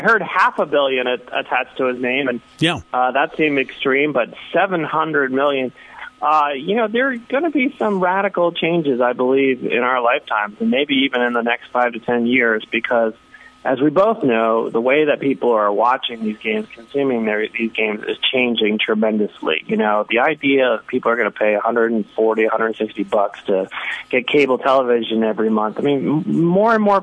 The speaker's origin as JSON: {"language": "English", "region": "New England", "country": "United States", "tie": "born or raised there", "said": "You know, I grew up in New England as a Red Sox fan."}